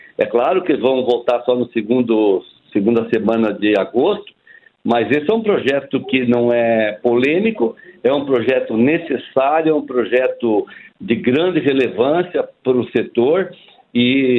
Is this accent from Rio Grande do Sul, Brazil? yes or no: no; Foz do Iguaçu, Paraná, Brazil; Eu sou natural de Foz do Iguaçu